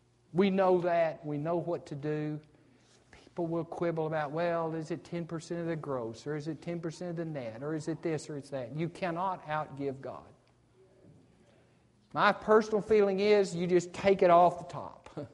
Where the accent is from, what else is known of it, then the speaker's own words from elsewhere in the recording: United States; I grew up on the Tennessee River, and there's a series of dams on that river, and they generate electric power